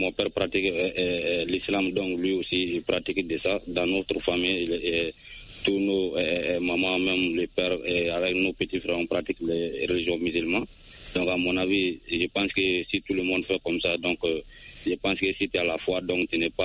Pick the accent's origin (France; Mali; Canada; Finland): Mali; Sonikini, Koulikoro; Voilà, Sonikini.